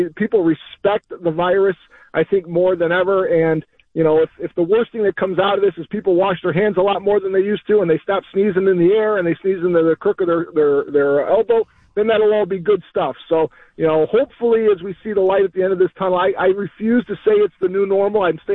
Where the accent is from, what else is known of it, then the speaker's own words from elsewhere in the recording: Palatine, Illinois, United States; I was born and raised here in Palatine and been here my whole life. My dad was raised here in Palatine